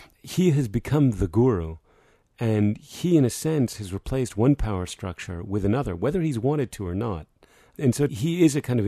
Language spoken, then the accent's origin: English; United States; I'm an American, and I grew up all over the world because my dad was a journalist.